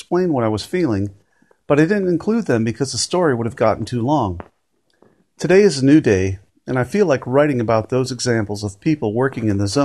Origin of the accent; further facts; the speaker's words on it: Chicago, Illinois, United States; I grew up in Chicago as a multi-sports fan.